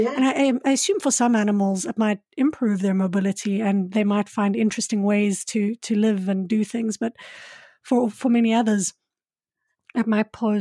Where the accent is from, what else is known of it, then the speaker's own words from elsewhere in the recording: Johannesburg, Gauteng, South Africa; So I grew up in Johannesburg, has massive informal settlements as well